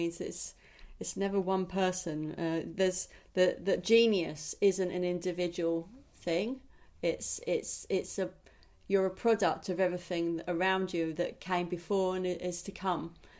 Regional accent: United Kingdom; because, you know, I'm a British person talking to an American person.

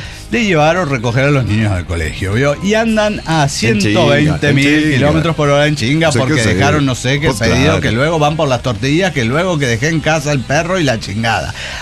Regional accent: Colombia; now in Ecuador; colombiana en Ecuador.

